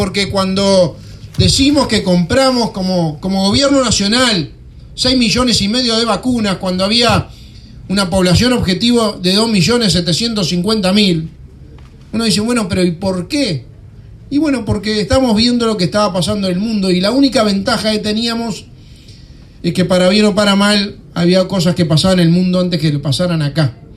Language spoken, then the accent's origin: Spanish; Uruguay; nos tiene que unir como sociedad y como uruguayos.